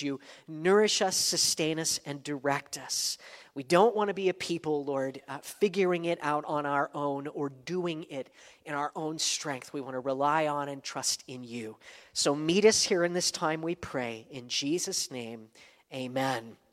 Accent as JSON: {"language": "English", "town": "San Bernardino", "region": "California", "country": "United States", "tie": "born or raised there", "said": "I remember that growing up in San Bernardino. We've got mountains there that skirt the valley"}